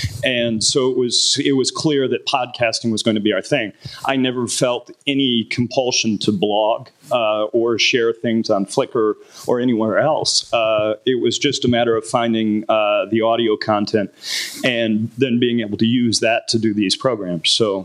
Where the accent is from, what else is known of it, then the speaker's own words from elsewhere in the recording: Colorado, United States; now in Atlanta, United States; I grew up in Eastern Colorado and moved to Atlanta 6 months ago.